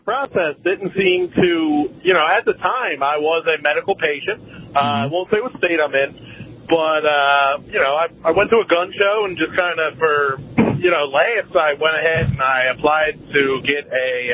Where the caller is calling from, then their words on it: Philadelphia, Pennsylvania, United States; I'm calling from Philadelphia.